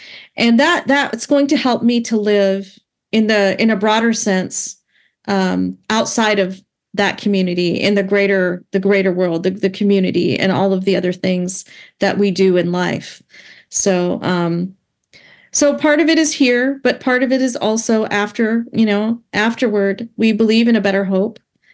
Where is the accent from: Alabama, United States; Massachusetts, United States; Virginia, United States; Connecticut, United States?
Alabama, United States; because I grew up in Alabama